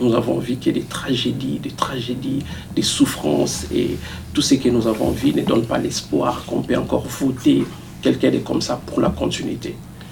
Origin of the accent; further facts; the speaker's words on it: DR Congo; nous, en tant que Congolais, nous observons cette façon d'agir du pouvoir en place.